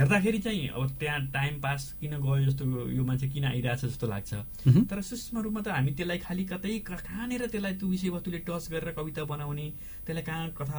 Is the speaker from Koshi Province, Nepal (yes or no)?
no; Gandaki Province, Nepal; also born or lived in Shillong, India; मेरो खास पहाड ओरिजिनल घर चाहिँ पर्वत जिल्लाको कुर्गा हलेवास नगरपालिका हो अहिलेको